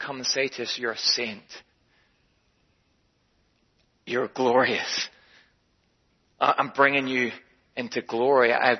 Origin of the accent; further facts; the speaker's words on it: Northern Ireland, United Kingdom; It's just that I'm Northern Irish, so maybe I'm one step above.